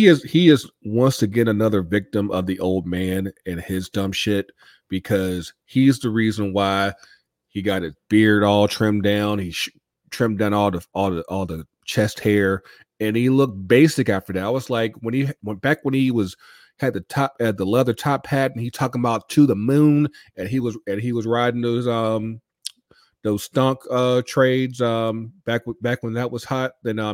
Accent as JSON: {"language": "English", "region": "North Carolina", "country": "United States", "tie": "born or raised there", "said": "the old man's from Greenville, North Carolina. Like it's 30 minutes from my hometown."}